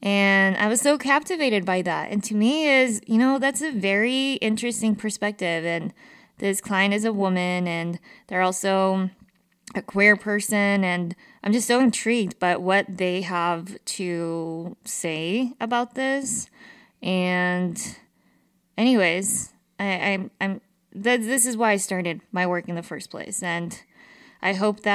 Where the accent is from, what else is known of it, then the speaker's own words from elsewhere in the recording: Salt Lake City, Utah, United States; especially myself growing up in Salt Lake City, Utah, which is a very, like, you're, as a Latina, I was just like a minority